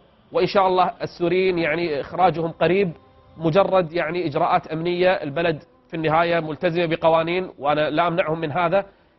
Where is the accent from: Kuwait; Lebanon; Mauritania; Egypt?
Kuwait; عندنا في الكويت